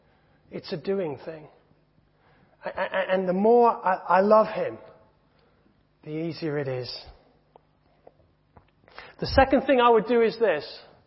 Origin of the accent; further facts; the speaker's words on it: Hong Kong; We never had coal fires growing up in Hong Kong.